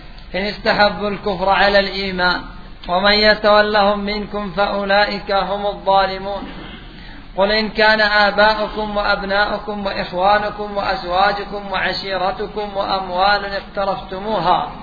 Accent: Yemen; فأنت تجد الآن عندنا في اليمن ماذا الرئيس عافانا الله وإياه

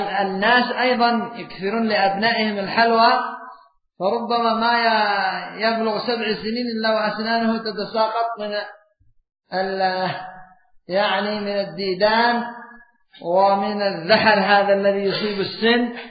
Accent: Yemen; والقات عندنا في اليمن أيضا يذهب اللثة

